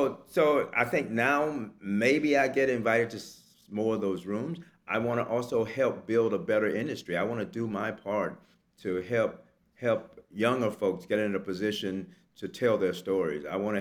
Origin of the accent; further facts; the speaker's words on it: the South, United States; And I grew up in the South, and I taught, you know, the poetry of Tennessee Williams for a while.